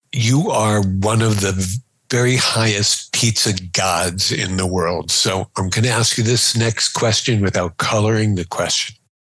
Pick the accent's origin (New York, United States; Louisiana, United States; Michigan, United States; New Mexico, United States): New York, United States; Syosset; you bring me back to the days when I grew up on Syosset.